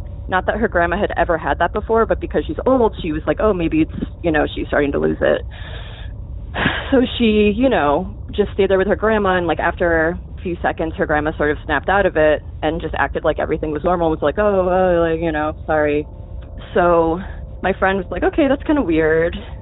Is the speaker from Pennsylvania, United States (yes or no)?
no; Boca Raton, Florida, United States; moved away as an adult; So I grew up in South Florida, Boca Raton, and my best friend at the time stayed back there to go to college.